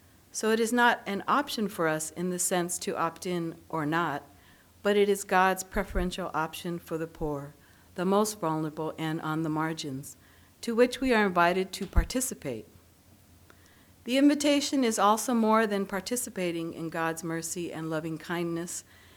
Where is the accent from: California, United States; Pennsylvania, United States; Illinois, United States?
California, United States; my faith begins to feel dry, like the drought in my home state in California.